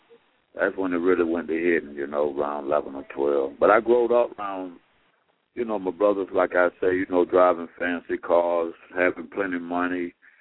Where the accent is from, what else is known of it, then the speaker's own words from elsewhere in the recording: Miami, Florida, United States; I grew up in Miami or Dade County, down south, Florida City, Homestead. A rough neighborhood